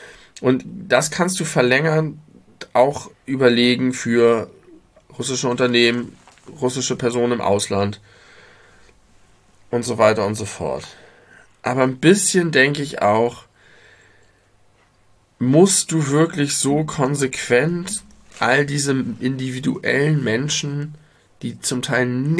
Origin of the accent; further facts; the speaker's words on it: Hamburg, Germany; man darf das nicht vergleichen als Hamburger